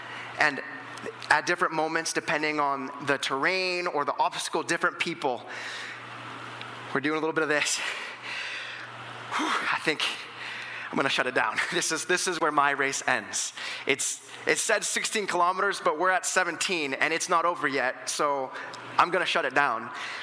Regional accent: Grants Pass, Oregon, United States; now in Canada; I'm not originally from here. I'm from Grants Pass, Oregon. And when I came up to Canada in 2013 for a mission trip.

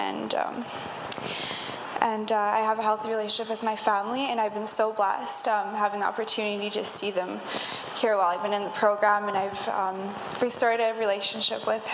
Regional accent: Kelowna, British Columbia, Canada; I am 20 years old and born and raised in Kelowna. I grew up in a Christian home.

